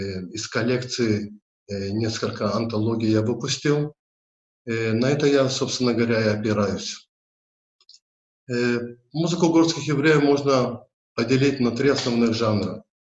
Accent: Derbent, Dagestan, Russia; born there; Я родился в Дербенте, и мои родители родились в Дербенте.

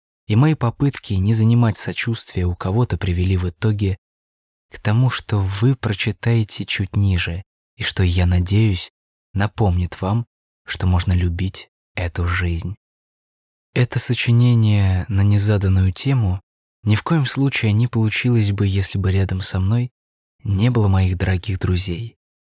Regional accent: Oryol, Oryol Oblast, Russia; А еще это небольшой оммаж моему родному городу Орлу, его летним закатом и очень редко, но случающимся только там маленьким человеческим чудесам.

